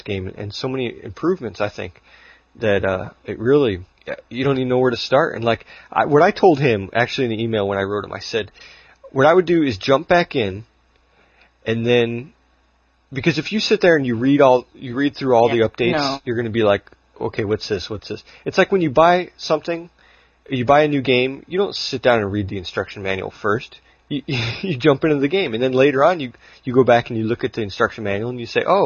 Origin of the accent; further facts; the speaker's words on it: Chicago, Illinois, United States; accent: Chicago; So that's, although I hate the Chicago accent. That's just because I grew up there.